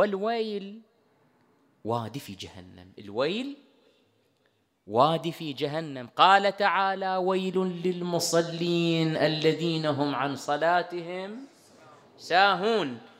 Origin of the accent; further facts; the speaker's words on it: Bahrain; المعتمدة عندنا في البحرين